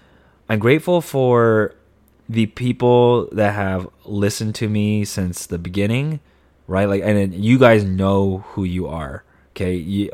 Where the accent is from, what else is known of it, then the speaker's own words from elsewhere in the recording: Monterey, California, United States; it's really close to where we grew up, but like that's where I'm from. I just say that I'm from Monterey.